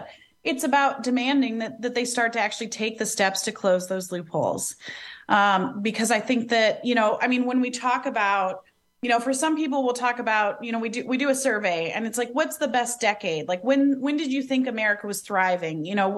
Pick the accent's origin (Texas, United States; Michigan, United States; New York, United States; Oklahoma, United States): Michigan, United States; Detroit; And I'm from Detroit, you know, we've been really hit